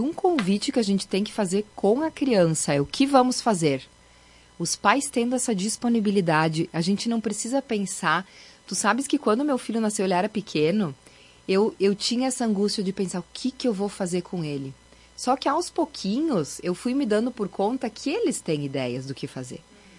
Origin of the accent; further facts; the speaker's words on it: Farroupilha, Rio Grande do Sul, Brazil; Como eu sou de Farroupilha, eu vou falar de Farroupilha